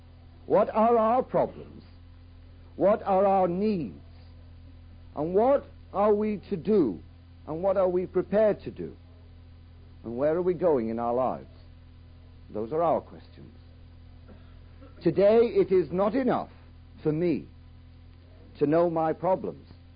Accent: England, United Kingdom; you know I'm from England. You can tell the way I speak.

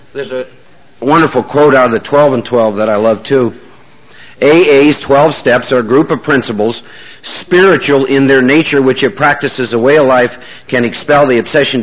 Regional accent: Iowa, United States; I was born and raised back in Iowa, Norwegian farming community

